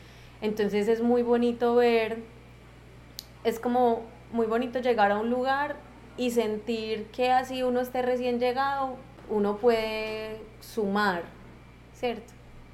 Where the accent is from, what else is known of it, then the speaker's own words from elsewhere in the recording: Guatapé, Antioquia, Colombia; also born or lived in Bogotá / Medellín; now in Portobelo, Panama; yo nací en Bogotá, pero nunca he vivido allá. Me crié, fue en Guatapé, que es un pueblo cercano a Medellín. Toda la vida viví allá, la infancia. Y luego ya me crié pues en Medellín. Yo llegué a Portobelo hace 5 años